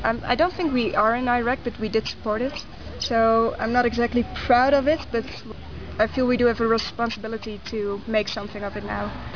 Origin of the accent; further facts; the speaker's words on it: Netherlands; English is a second language; now in Peru; I'm from the Netherlands. I grew up in a small town, but now I live in Amsterdam. I'm living in Peru for 6 months